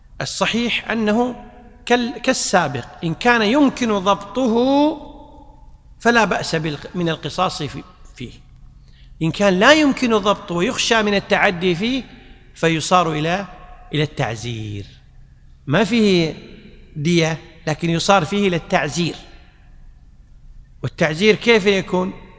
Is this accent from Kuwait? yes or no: yes; Kuwait; يعني عندنا بالكويت كلمة عامية يقولون قص الحق من نفسك